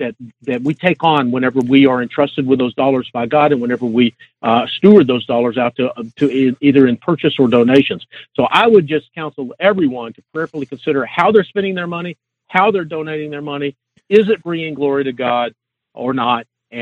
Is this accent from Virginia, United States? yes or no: no; Atlanta, Georgia, United States; I was raised in the Atlanta area. Many of the early executives of Chick-fil-A attended church with me when I was a kid.